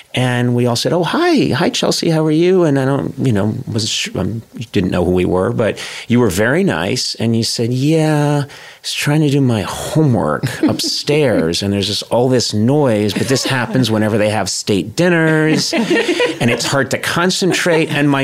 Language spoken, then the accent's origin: English; Ireland; Well, I am Irish, and no, I don't think the Irish should be the White House.